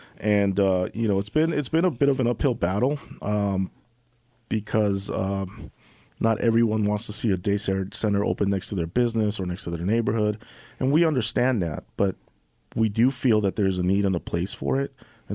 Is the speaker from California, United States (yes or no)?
yes; Los Angeles, California, United States; And I come from Los Angeles, so in L.A. we have a big problem with homelessness.